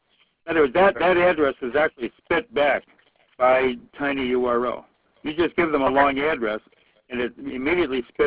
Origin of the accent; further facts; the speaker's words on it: East Lansing, Michigan, United States; born there; also born or lived in Boston, United States; Yeah, I was born in East Lansing.